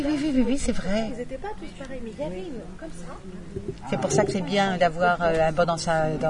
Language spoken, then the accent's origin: French; Dijon, Bourgogne-Franche-Comté, France; Je suis de Dijon, hein